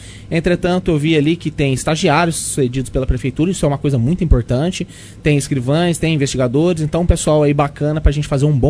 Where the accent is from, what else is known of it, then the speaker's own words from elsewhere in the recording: Ribeirão Preto, São Paulo, Brazil; Sou de Ribeirão Preto, nascido e criado, tenho 37 anos.